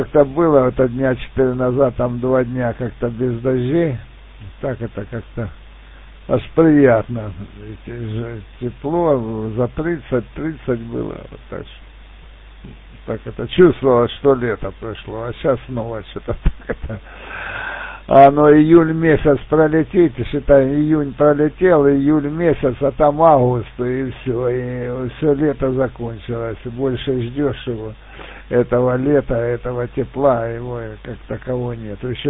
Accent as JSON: {"language": "Russian", "town": "Sloviansk", "region": "Donetsk Oblast", "country": "Ukraine", "tie": "born or raised there", "said": "Я сам родом со Славянска."}